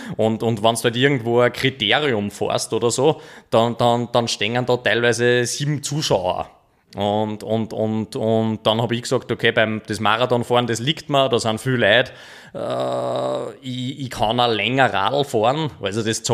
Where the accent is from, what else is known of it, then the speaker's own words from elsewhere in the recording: Niederneukirchen, Upper Austria, Austria; now in Kronsdorf, Austria; ich wohne jetzt da in Kronsdorf, aufgewachsen bin ich in Niederneukirchen, das ist mehr oder weniger eine Nachbargemeinde